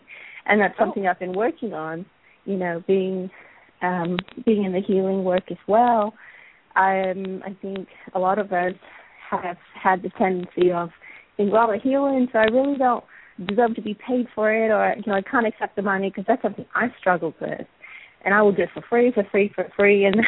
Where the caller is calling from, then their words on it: Dallas, Texas, United States; I'm calling from Dallas, Texas.